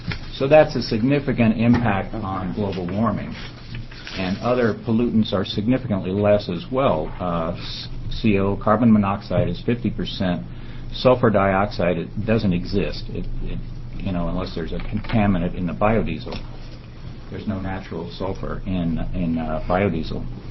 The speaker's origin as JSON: {"language": "English", "town": "Jacksonville", "region": "Florida", "country": "United States", "said": "I'm from Jacksonville, and I'm president of Sun Biofuels."}